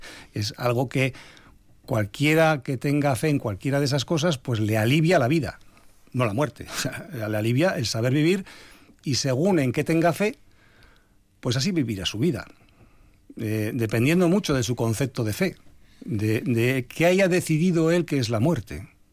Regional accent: Araia, Basque Country, Spain; Si a mí me dicen de dónde soy, yo soy de Araya. Si a mí me dicen de dónde me siento, yo me siento de Araya.

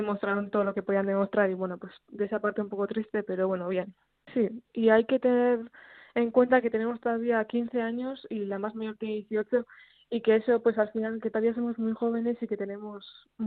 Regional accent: Durango, Basque Country, Spain; para demostrar a Durango, a mi pueblo, que joder, pues que también las chicas estamos ahí.

